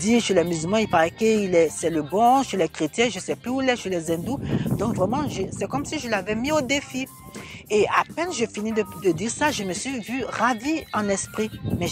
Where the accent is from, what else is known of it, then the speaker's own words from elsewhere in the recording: Côte d’Ivoire; je suis originaire de la Côte d'Ivoire. J'étais musulmane, je viens d'une famille musulmane pratiquante et j'ai rencontré le Seigneur en 2008, je me suis fait baptiser en fait.